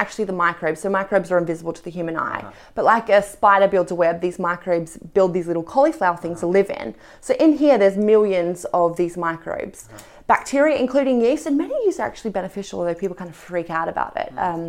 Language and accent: English; Australia; I'm Australian.